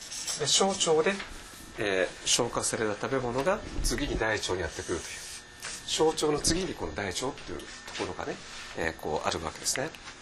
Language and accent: Japanese; Fukuoka, Japan; 福岡から参りました